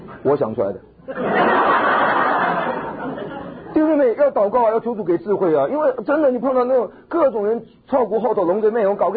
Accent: Taiwan; 如果说今天你看我从台湾来

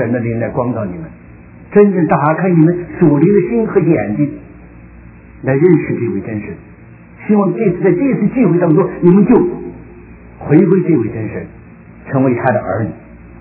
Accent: China

